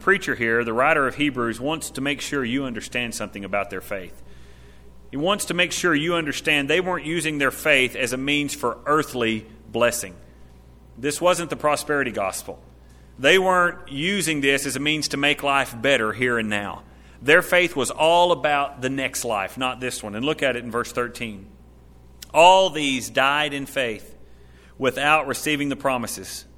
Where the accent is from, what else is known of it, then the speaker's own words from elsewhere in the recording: Texas, United States; now in Colorado, United States; I'm a Texan living in Colorado, right? This is not where I belong.